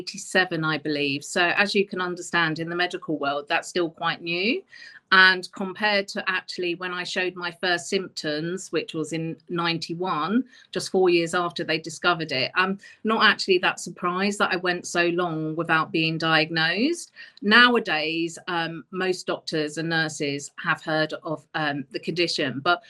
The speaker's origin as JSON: {"language": "English", "region": "London", "country": "United Kingdom", "said": "I'm from South London."}